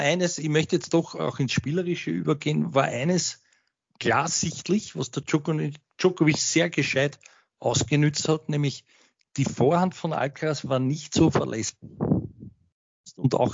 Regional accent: Serbia; es ist vielleicht schwierig als Serbe

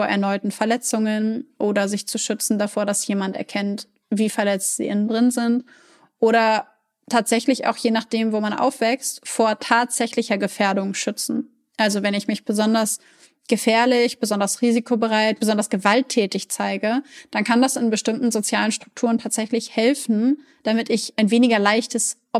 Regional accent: Hanover, Lower Saxony, Germany; aber ich komme ja aus Hannover, da gibt's das.

